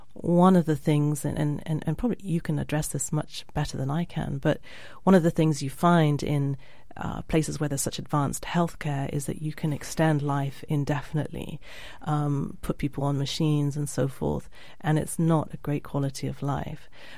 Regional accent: Nigeria; growing up in Nigeria, there were sort of various rituals of life in a way

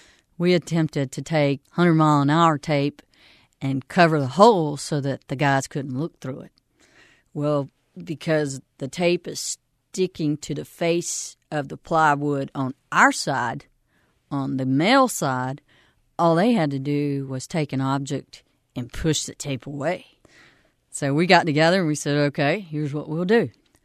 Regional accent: Sanford, North Carolina, United States; born there; I was born in Sanford, and my father obtained a job as a police officer and a fireman in Butner.

